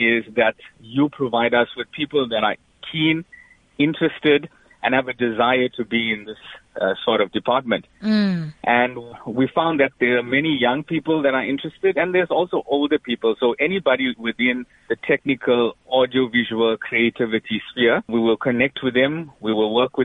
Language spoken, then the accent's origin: English; Verulam, KwaZulu-Natal, South Africa; I'm from Verulam